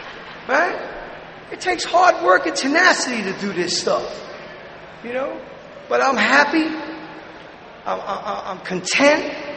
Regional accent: Brooklyn, New York, United States; Listen, man, I'm from Brooklyn. We don't have pikes.

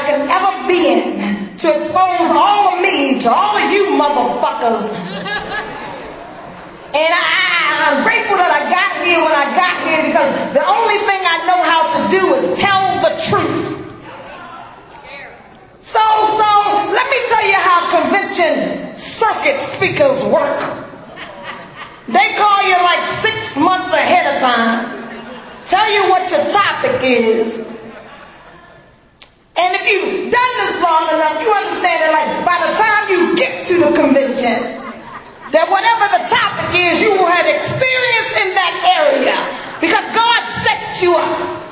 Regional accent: Baltimore, Maryland, United States; I'm an addict from Baltimore.

